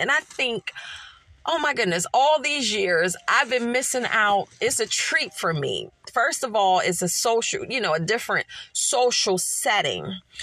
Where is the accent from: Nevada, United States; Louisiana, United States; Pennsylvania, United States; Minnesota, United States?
Pennsylvania, United States; Philadelphia; I grew up in Philadelphia, where we were made to do something. We were made to move.